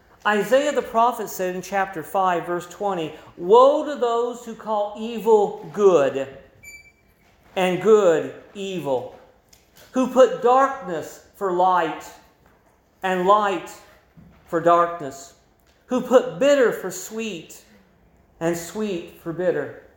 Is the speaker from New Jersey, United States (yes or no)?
no; Illinois, United States; also born or lived in Missouri; If you would have told me as a young person growing up in Illinois or even going to college down in Missouri at Baptist Bible College